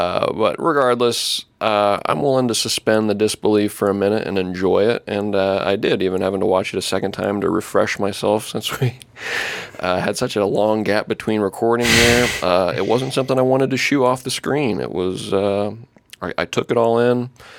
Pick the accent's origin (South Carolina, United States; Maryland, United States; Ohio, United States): Ohio, United States; Sidney; Sydney, my hometown, Sydney, Ohio, and maybe like Miami Erie Canal, like hijinks.